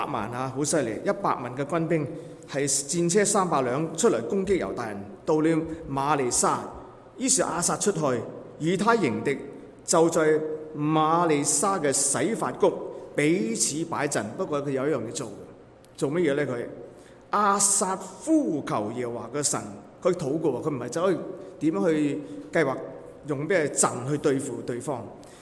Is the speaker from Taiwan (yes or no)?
no; Guangdong, China; 临尾就我们广东人说的不得过世